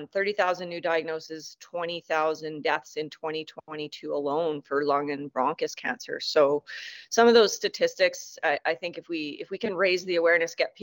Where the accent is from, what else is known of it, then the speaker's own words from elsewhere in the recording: Canada; But I will say that as a Canadian